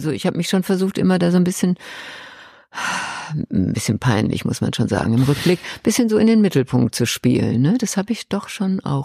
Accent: North Rhine-Westphalia, Germany; Ich komme aus dem Ruhrgebiet.

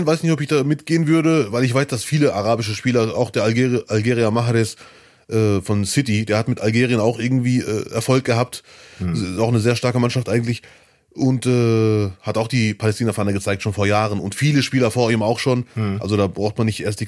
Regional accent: Germany; born there; Ich würde mich auch vor Deutschland freuen, ich bin ja hier geboren. Ich bin German-Moroccan oder Moroccan-German.

